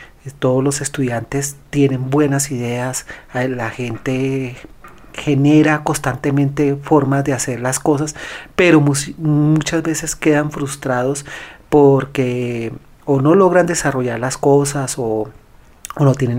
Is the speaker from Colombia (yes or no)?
yes; Colombia; crear nuestras propias tecnologías como colombianos que le puedan servir al mundo.